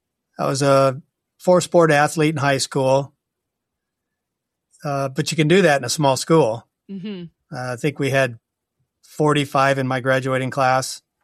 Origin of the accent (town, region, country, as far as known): Hinton, Iowa, United States; born or raised there